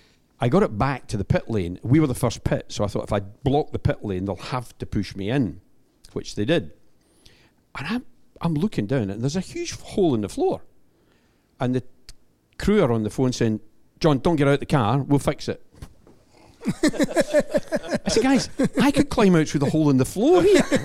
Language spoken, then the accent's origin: English; Scotland, United Kingdom; So every pub I go into in Australia, they buy me a drink now because I'm the Scotsman that swore on live television.